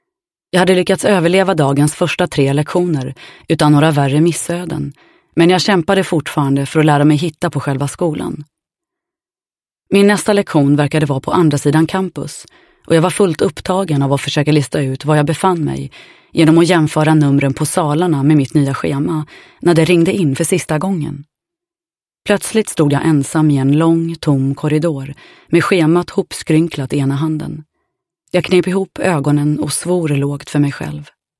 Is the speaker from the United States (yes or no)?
yes; United States; born there; first language English; Swedish is a second language; jag var född här i USA, att engelska var mitt modersmål.